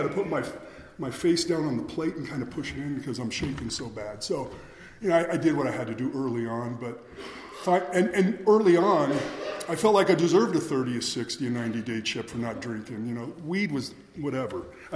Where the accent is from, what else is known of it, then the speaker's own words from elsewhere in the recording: Thousand Oaks, California, United States; I was born in the Valley. I grew up in Thousand Oaks. I'm not sure you guys know where that is out there.